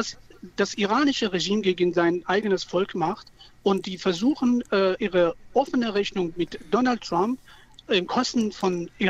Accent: Iran; Ich bin ein Iraner, ein traumatisierter Iraner durch die aktuellen Ereignisse im Iran.

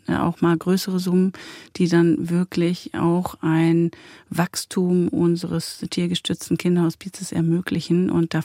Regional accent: Coesfeld, North Rhine-Westphalia, Germany; Ja, und da hat es mich zurück in meine Heimat, das Münsterland, gezogen.

